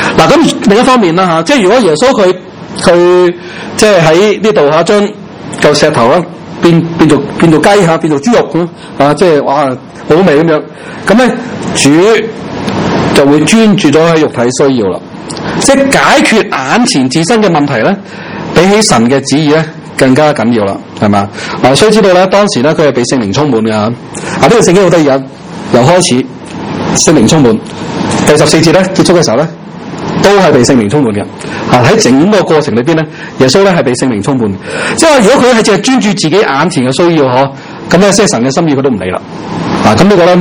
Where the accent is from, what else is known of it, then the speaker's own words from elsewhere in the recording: Hong Kong; 我哋香港人好多人都好中意做啲表面嘅嘢